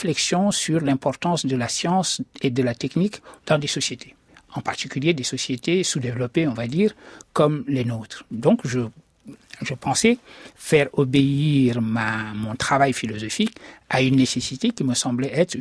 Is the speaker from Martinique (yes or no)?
no; Senegal; quand je rentre chez moi au Sénégal, après avoir fini l'école